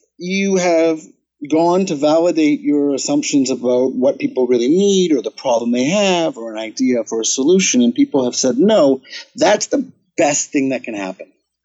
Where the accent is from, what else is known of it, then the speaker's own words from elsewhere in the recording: Toronto, Ontario, Canada; we had the Paralympic Games in Toronto, my hometown, and there was 100,000 people attending.